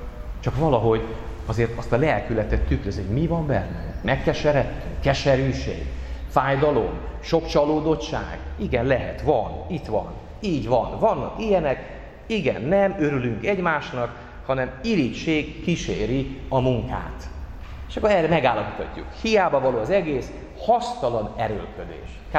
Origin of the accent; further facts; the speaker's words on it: Hungary; mert én hálás vagyok ért, hogy magyar vagyok